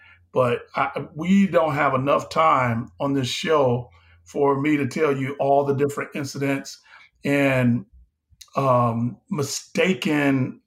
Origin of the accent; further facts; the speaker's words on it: Detroit, Michigan, United States; in my neighborhood growing up in Detroit.